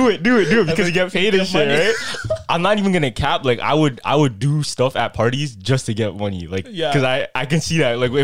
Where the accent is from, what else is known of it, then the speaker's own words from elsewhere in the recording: Philippines; And you know, Filipinos, we relate a lot to not only just other Filipinos, to even like Latinos too.